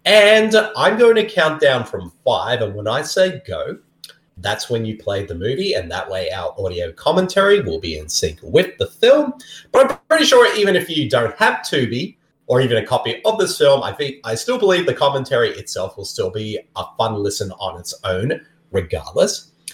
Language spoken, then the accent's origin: English; Texas, United States; accent: Boston; I'm from Texas and I got a Boston accent.